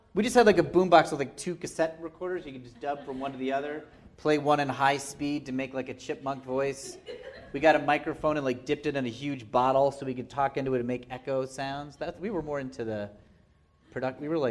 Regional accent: New England, United States; I'm from New England, and my family, I think like maybe a lot of families are like this, they don't talk about anything.

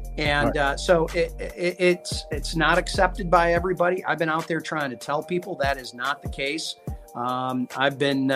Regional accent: Zeeland, Michigan, United States; The second one was a 460% voter turnout in my hometown of Zeeland.

